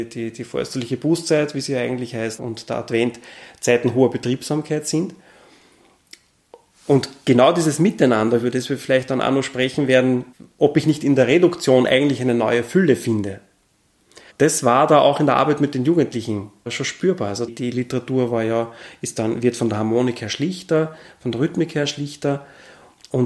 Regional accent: Gmünd, Lower Austria, Austria; Also die Kindheit da im nördlichen Waldviertel, noch vor dem Mauerfall, bin 79 geboren und in Gmünd aufgewachsen, und da war ja die Welt aus eigentlich.

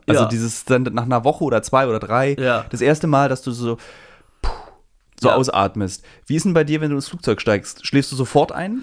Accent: Berlin, Germany; wie ich sage, als Berliner

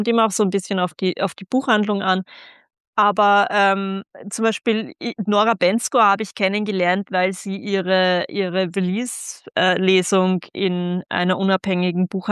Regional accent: Vienna, Austria; ich komme ja aus Wien, ich lebe ja in Wien, und in Wien haben wir einfach diese Tradition der Kaffeehauskultur.

